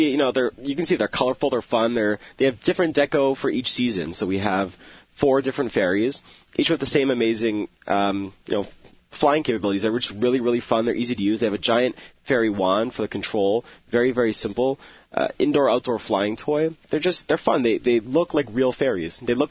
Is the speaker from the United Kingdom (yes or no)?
no; Montreal, Quebec, Canada; I'm from Montreal myself